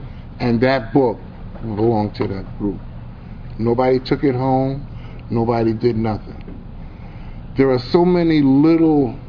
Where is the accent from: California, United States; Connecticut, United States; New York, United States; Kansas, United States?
New York, United States; And I'm from New York.